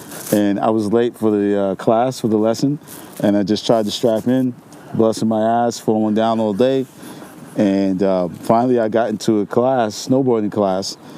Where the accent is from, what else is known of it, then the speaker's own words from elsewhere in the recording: Brooklyn, New York, United States; I'm from Brooklyn, New York.